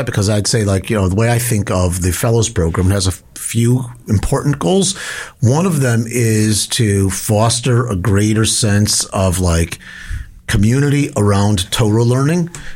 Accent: Chicago, Illinois, United States; As an out-of-towner as well, growing up in Chicago

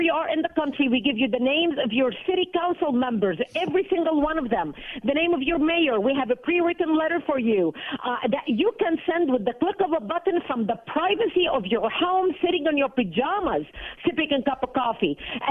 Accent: Lebanon; Well, I was born and raised in Lebanon, which used to be Paris of the Middle East.

